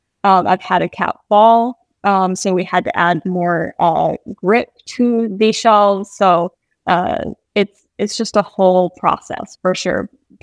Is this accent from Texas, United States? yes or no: yes; Texas, United States; Don't quote me on that. I am from Texas.